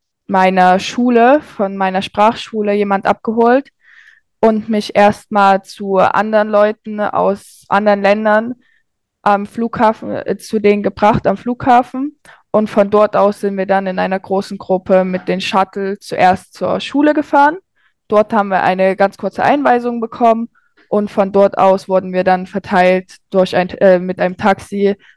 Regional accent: Freiberg, Saxony, Germany; ich komme aus Freiberg und ich bin 15 Jahre alt.

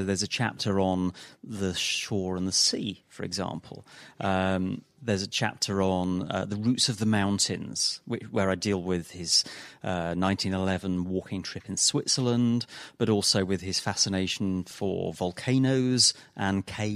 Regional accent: England, United Kingdom; I am English. I'm from the United Kingdom, still just about united.

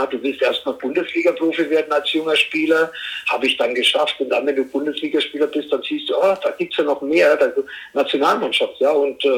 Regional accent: Herzogenaurach, Bavaria, Germany; wie viele wissen, bin ich in Herzogenaurach aufgewachsen.

